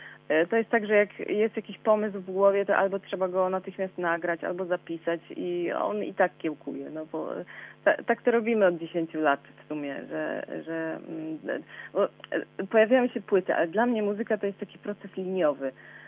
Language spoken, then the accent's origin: Polish; Subcarpathian Voivodeship, Poland; Ja jestem z Podkarpacia, więc też tutaj oczywiście to Podkarpacie wróciło.